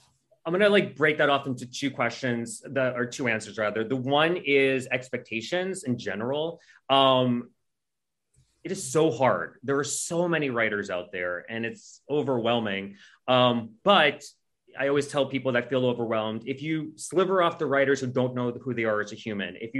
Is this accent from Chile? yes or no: yes; Chile; English is a second language; moved away; This is not me, but I immigrated from Chile, and the first political figure I saw when I came here was this one.